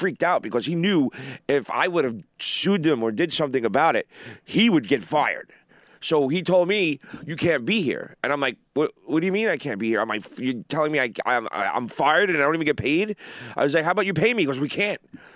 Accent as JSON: {"language": "English", "town": "Brooklyn", "region": "New York", "country": "United States", "tie": "born or raised there", "said": "When I was a kid, you know, I grew up in Brooklyn and the kids were vicious."}